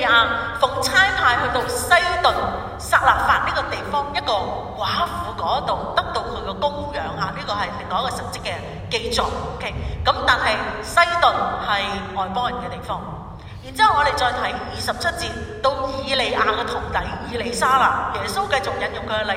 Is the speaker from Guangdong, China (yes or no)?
yes; Guangdong, China; 用我们广东人的讲法叫做本地姜辣